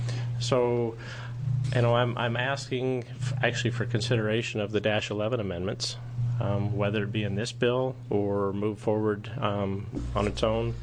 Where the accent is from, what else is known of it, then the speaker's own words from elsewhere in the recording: Oregon, United States; I'm from Deschutes County, here representing Deschutes County Farm Bureau